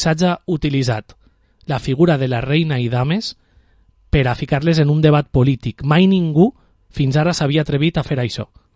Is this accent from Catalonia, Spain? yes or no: no; Vila-real, Valencian Community, Spain; quan hi som fora d'ella estem orgullosos de dir que som de Vila-real